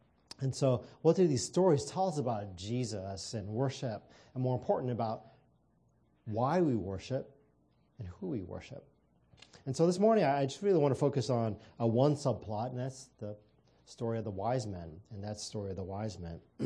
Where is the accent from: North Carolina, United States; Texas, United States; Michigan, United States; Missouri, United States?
Missouri, United States; and my home state of Missouri